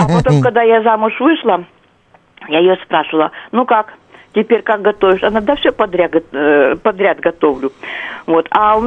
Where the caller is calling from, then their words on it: Moscow, Russia; из Москвы.